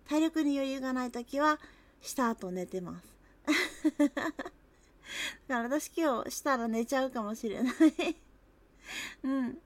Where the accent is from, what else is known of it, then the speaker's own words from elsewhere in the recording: Nagasaki, Japan; 出身地は長崎なんですけど、普段から結構敬語が多めに話すので、なかなかなまらないかもしれないんですけど